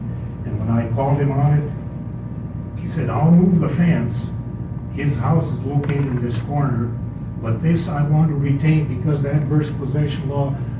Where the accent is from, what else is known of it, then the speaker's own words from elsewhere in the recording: Lebanon, Oregon, United States; from Lebanon, Oregon.